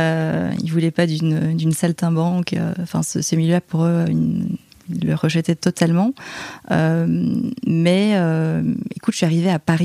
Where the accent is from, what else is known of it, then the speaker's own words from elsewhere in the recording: Liège, Wallonia, Belgium; il connaissait bien Liège et il avait entendu dire que je venais de Liège